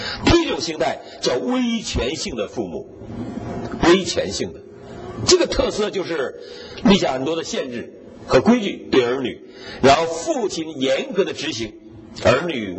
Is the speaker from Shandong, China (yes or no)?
yes; Shandong, China; ，我们是山东人